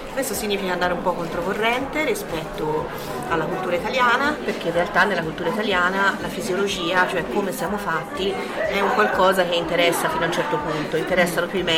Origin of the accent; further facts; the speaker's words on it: Florence, Tuscany, Italy; No, sono toscana.